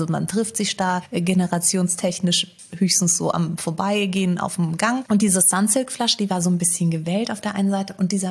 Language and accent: German; Frankfurt, Hesse, Germany; Da gab es das Kaufhaus Zinner bei uns in Rödelheim. Jetzt gibt's eine Anekdote, Leute. Und da war … immer in der Kosmetikabteilung.